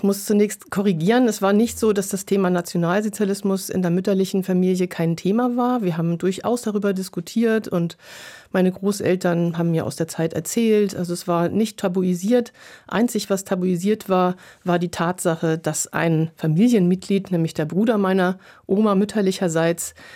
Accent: Germany; accent: German; Ich war zum Beispiel mal ein Jahr in Costa Rica, wo ich als Nazi-Schlampe beschimpft wurde. Man hat meinen deutschen Akzent gehört

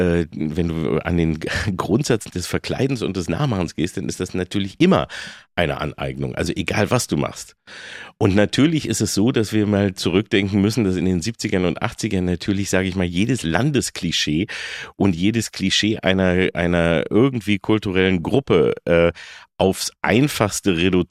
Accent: Peine, Lower Saxony, Germany; also born or lived in Engelbostel; Also ich weiß, also bei uns in Peine oder Engelbostel sogar noch, also wo ich ja zuerst war, ging das saublöde Lied.

